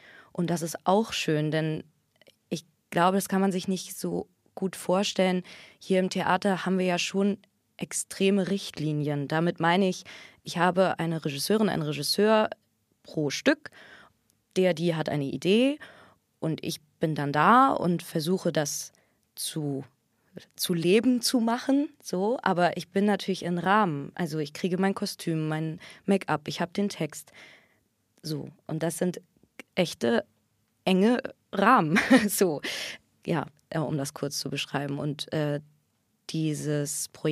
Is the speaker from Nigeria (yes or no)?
no; Schleswig-Holstein, Germany; ich komme ja sowieso aus Schleswig-Holstein